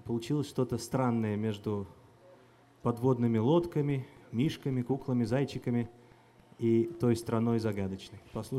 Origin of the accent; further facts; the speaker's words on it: Kazan, Tatarstan, Russia; я вообще из Казани родом